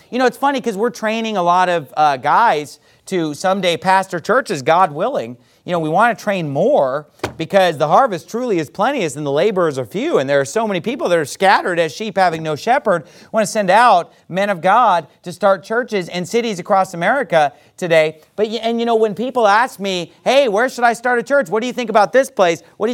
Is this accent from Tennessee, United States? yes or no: no; Sacramento, California, United States; That was my hometown in Sacramento. Or, you know, hey, California, that's right in our backyard